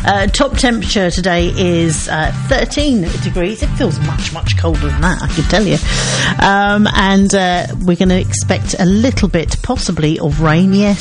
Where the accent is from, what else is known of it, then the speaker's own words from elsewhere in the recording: Seven Kings, London, United Kingdom; I came from Seven Kings, and it was quite, you know, it wasn't really